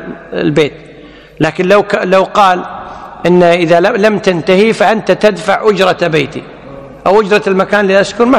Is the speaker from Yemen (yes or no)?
no; Kuwait; الدوله عندنا بالكويت تعمل بالمذهب المالكي